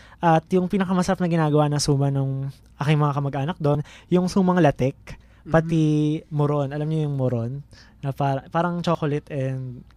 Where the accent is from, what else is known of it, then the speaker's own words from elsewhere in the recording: Central Luzon, Philippines; yung probinsya namin sa Bulacan